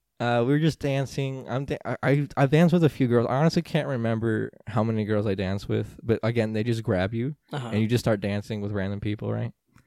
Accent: United States; And, like, I'm in America. I mean, I'm from America.

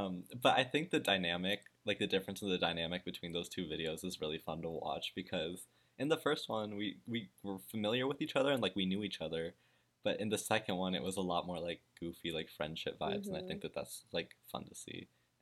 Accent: United States; now in Germany; I'm an American, so I have like my home in America, but I live in Germany.

